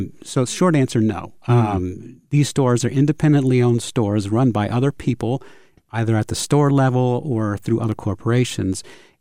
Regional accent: Florida, United States; I grew up in Florida, so we had a few there.

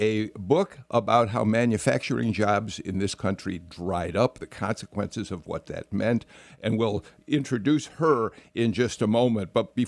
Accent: Chicago, Illinois, United States; Most of you know I grew up in Chicago.

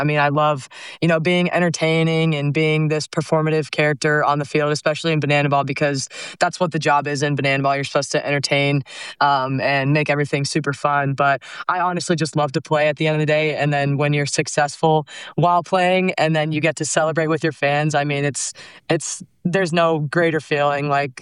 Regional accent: Atlanta, Georgia, United States; I would love to play for my hometown, my home city of Atlanta.

